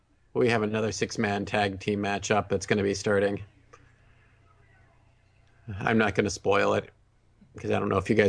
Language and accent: English; Chicago, Illinois, United States; And we are in close to my hometown of Chicago at the old Comiskey Park.